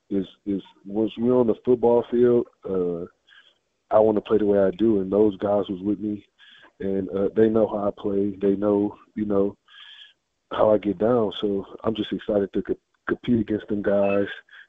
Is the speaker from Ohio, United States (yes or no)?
yes; Cleveland, Ohio, United States; Yeah, I was from Cleveland, man. I was a Browns fan, so I was in some of those years.